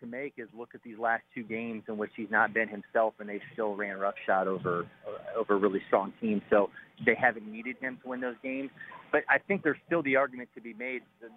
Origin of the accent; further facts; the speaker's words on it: Ohio, United States; I grew up in Buckeye country